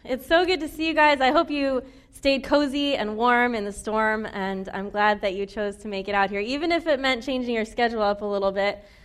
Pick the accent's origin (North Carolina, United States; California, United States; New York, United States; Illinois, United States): New York, United States; also born or lived in Midwest / Scotland; I didn't grow up here. I'm not a native New Englander. I grew up in New York.